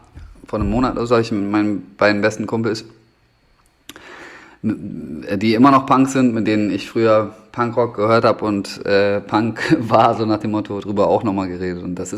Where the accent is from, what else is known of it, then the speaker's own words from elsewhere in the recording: Bremen, Germany; in Bremen so